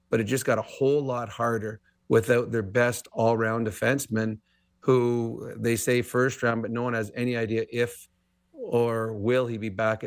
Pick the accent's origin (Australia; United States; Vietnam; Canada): Canada; Edmonton, Alberta; It was in my hometown. It was in Edmonton.